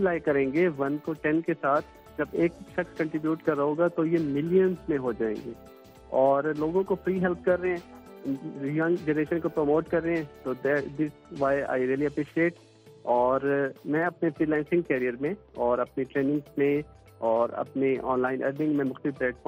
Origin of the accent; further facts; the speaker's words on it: Multan, Punjab, Pakistan; اور میں ملتان سے تعلق رکھتا ہوں.